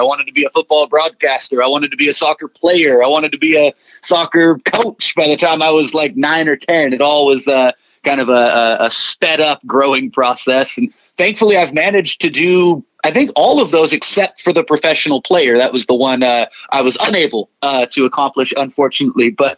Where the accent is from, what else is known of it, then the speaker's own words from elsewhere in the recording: Watsonville, California, United States; I'm about an hour south where I grew up in Watsonville. And Watsonville is a very complex, unique place.